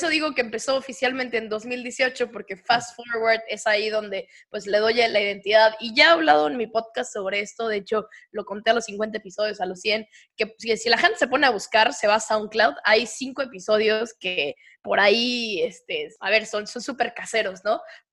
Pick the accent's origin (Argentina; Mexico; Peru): Mexico; Monterrey, Nuevo León; pues al final soy de Monterrey, estamos muy cerca de la frontera de Texas